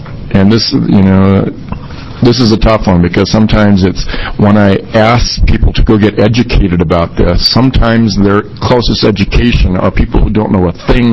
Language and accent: English; Portland, Oregon, United States; I am from Portland, Oregon.